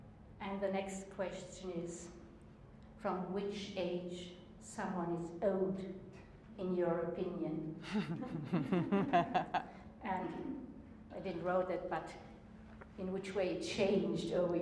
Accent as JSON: {"language": "English", "country": "Germany", "second_language": "English", "said": "I'm a gerontologist from Germany."}